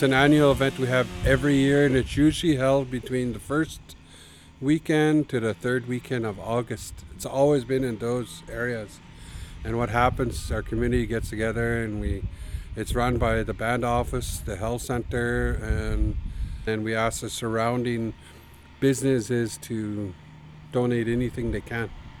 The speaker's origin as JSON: {"language": "English", "country": "Canada", "said": "I'm from Whitsett First Nation."}